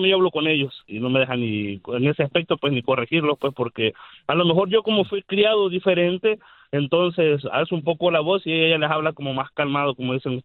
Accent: El Salvador; De El Salvador.

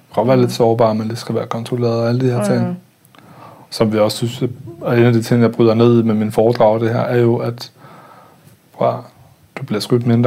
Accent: Jutland, Denmark; also born or lived in Copenhagen; Det var også en kultur, jeg voksede op i Jylland.

